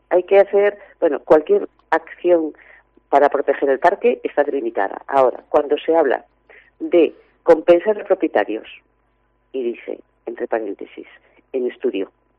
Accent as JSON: {"language": "Spanish", "town": "Capela", "region": "Galicia", "country": "Spain", "said": "Nosotros por la zona de Capela, de donde soy yo, también tenemos uno a medio hacer"}